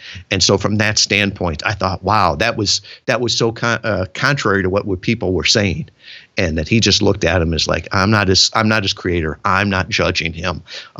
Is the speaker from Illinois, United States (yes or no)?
yes; Chicago, Illinois, United States; I grew up in Chicago around John Wayne Gacy, mass murderer, just awful.